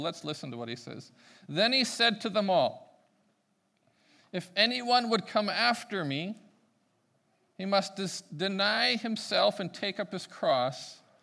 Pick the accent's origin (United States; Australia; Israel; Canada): Canada; Prince Rupert, British Columbia; My story was, as a young person, growing up in Prince Rupert, working at BC Packers.